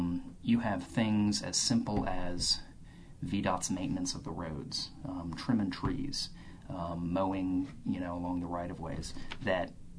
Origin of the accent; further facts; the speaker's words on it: Stone Mountain, Georgia, United States; I'm originally not from here. I'm originally from Stone Mountain, Georgia, which is sort of the poster child for unchecked, unplanned-for sprawl.